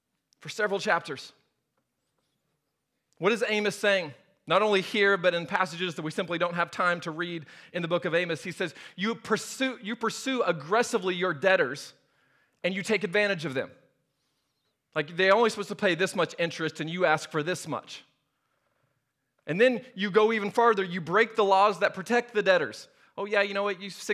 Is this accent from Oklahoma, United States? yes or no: yes; Norman, Oklahoma, United States; I'm from Norman, Oklahoma, right? Like deep down inside of me, I'm from Norman.